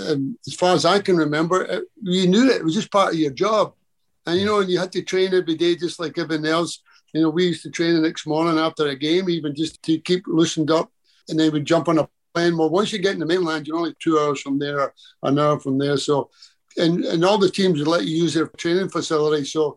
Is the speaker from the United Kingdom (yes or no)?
yes; United Kingdom; And being a British player, most of the British players, they had people, family come and visit them. You know, people coming from England and coming from all over.